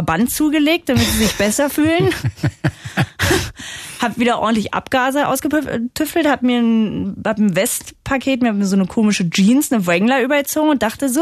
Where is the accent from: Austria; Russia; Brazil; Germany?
Germany; East Germany; now in Berlin, Germany; Und ich bin ja als Ossi, Ostlerin, jetzt zum ersten Mal in den Westen gezogen. Ich wohne jetzt in Berlin-Tegel.